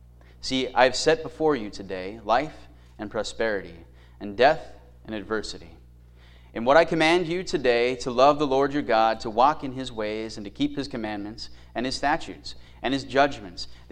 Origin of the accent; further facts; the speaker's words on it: Colorado, United States; So I'm originally from Colorado.